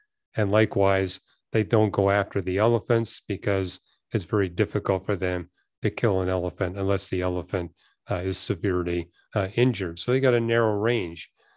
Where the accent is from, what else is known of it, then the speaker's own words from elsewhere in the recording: Vancouver, British Columbia, Canada; because I was raised in Vancouver, lived quite close to Vancouver's Chinatown.